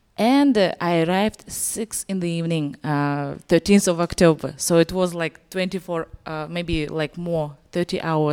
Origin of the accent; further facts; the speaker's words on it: Kyrgyzstan; as Zephyr inform all of you. And I'm coming from Central Asia, from the Kyrgyzstan. This is a post-Soviet country.